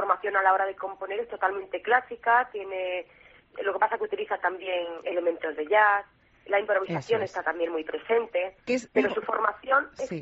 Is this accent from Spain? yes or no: yes; Mérida, Extremadura, Spain; Soy extremeña, sí. Soy de Mérida, aunque vivo en un pueblecito que se llama Esparragalejo.